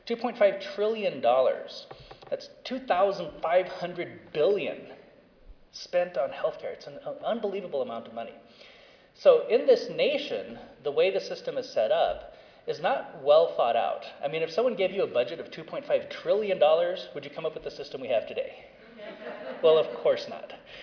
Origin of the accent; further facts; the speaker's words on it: Pine Ridge, South Dakota, United States; also born or lived in Arizona, United States; I'm a member of the Oglala Lakota tribe from Pine Ridge, South Dakota. So I'm originally from South Dakota, but had spent most of my career in Arizona